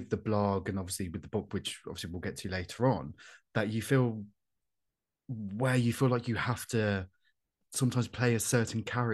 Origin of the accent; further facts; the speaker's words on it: Coventry, West Midlands, United Kingdom; I'm from Coventry